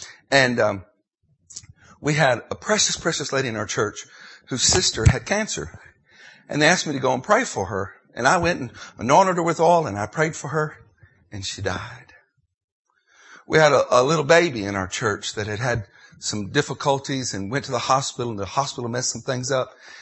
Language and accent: English; Tennessee, United States; I'm from Tennessee.